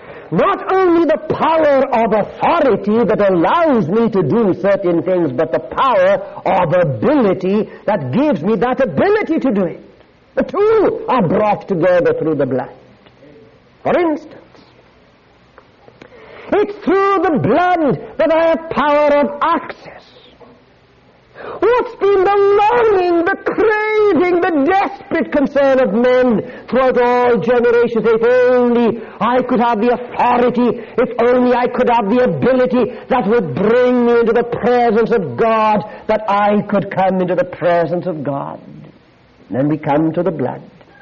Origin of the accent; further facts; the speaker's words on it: Wales, United Kingdom; I come from Wales. Do you know what we have? The fiery dragon.